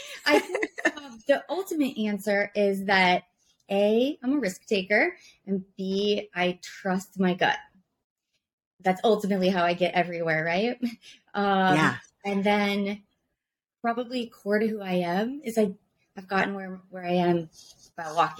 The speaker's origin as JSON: {"language": "English", "region": "Iowa", "country": "United States", "said": "I'm from Iowa. So I'm a Midwest girl."}